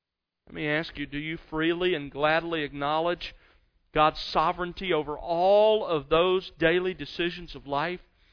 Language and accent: English; Mobile, Alabama, United States; now in Los Angeles, United States; I expected to become an attorney and settle down in or near my hometown, Mobile, Alabama.